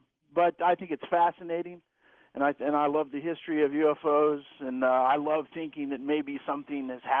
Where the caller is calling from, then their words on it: Dayton, Ohio, United States; I'm calling from Dayton, and I'm a former Air Force